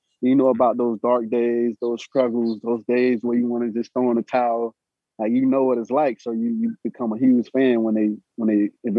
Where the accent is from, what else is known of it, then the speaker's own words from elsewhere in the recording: Florida, United States; I was always just like, man, I'm from South Florida.